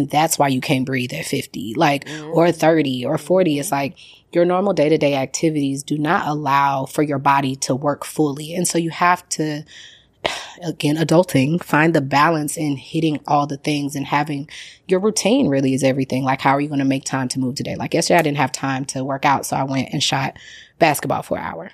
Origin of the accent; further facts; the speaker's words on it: St. Louis, Missouri, United States; I grew up landlocked in St. Louis, and my family was not well traveled like that.